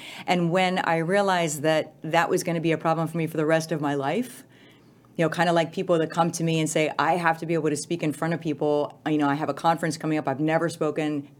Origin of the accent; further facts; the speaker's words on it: Pittsburgh, Pennsylvania, United States; now in New York City, United States; I came up from Pittsburgh, Pennsylvania to New York City wearing white granny boots in New York City.